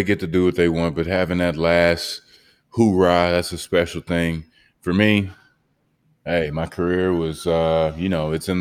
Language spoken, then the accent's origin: English; Texas, United States; also born or lived in Miami; And I mean, people think I'm from Miami, you know, it's like, I have to remember now I'm from Texas, bro.